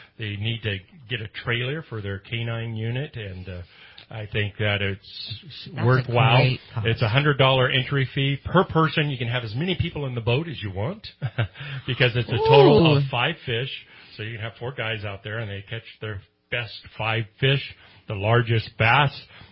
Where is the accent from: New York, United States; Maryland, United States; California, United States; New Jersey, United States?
California, United States; Redding; Now, when I go around and I tell people that I'm from Redding, California, you know what they say?